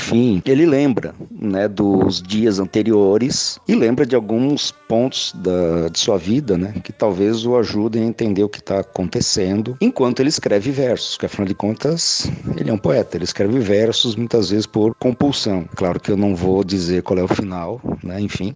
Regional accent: Blumenau, Santa Catarina, Brazil; born there; lá na cidade de Blumenau, que é onde eu nasci

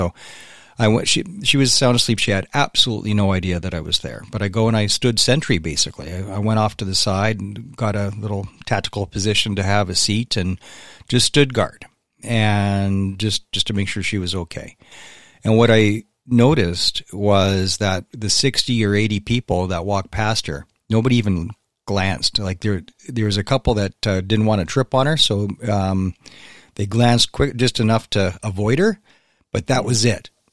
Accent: Canada; We don't have names. I'm just a Canadian. That's it.

